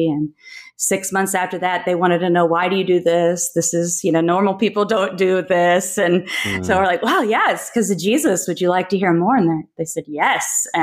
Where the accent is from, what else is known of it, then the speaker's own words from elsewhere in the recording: Burlington, Kansas, United States; Burlington, Kansas. So it's about 45 minutes away.